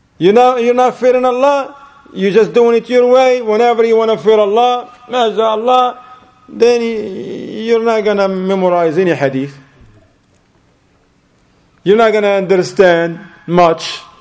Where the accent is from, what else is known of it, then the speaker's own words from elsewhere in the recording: Morocco; There was a dawra in Morocco, in my home country, alhamdulillah, in the south.